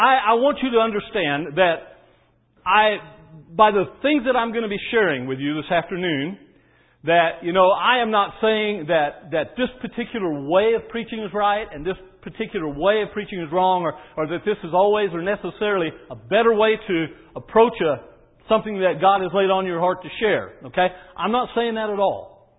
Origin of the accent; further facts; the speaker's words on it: Arkansas, United States; well, I'm from Arkansas, so, you know, uphill, downhill, that's I'm just kind of in my element there.